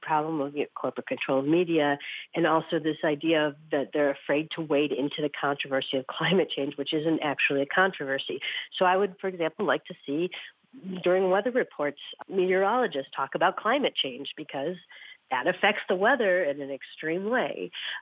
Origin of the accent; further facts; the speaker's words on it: Illinois, United States; I'm from Illinois. I go back home, talk to my family